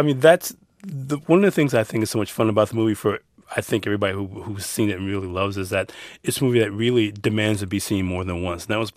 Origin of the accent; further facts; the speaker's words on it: Detroit, Michigan, United States; by the way, I'm from Detroit, so that had a special impact for me.